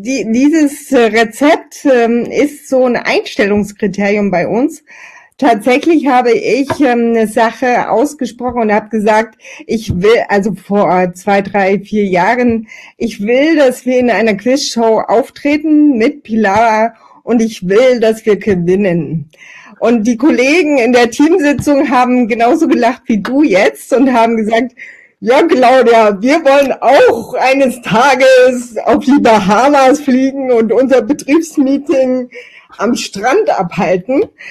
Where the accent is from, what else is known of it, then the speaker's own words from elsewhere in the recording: Meerane, Saxony, Germany; Ich bin in Merane geboren, das liegt quasi in Italien, tatsächlich aber in Sachsen bei Chemnitz und Zwickau. Ich habe dort eine sehr, sehr schöne Kindheit verbracht